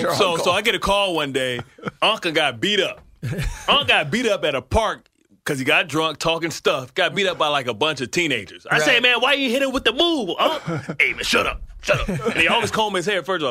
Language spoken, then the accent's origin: English; Detroit, Michigan, United States; born or raised there